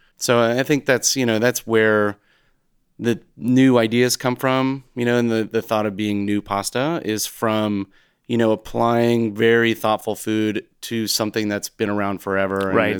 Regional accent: United States; And especially as an American, I can't speak to Italian authenticity.

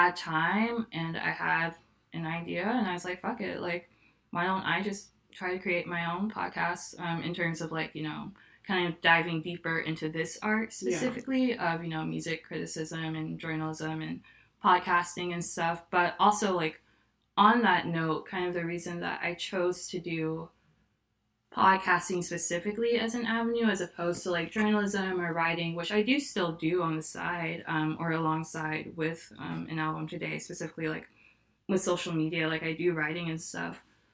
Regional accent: North Carolina, United States; now in Chicago, United States; I am from North Carolina, living in Chicago for a few years now.

